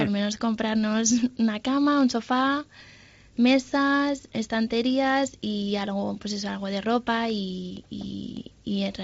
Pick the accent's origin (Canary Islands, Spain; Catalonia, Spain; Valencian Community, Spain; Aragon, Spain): Valencian Community, Spain; Valencia; Me escucharon el acento, ah, que de dónde eres, y yo, uy, pues de Valencia